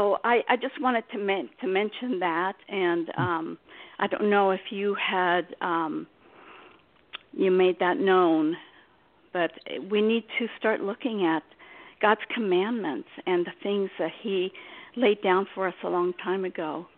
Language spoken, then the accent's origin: English; Tyler, Texas, United States; I'm from the Tyler area, and I just want to tell you that I'm so looking forward to meeting you when you come.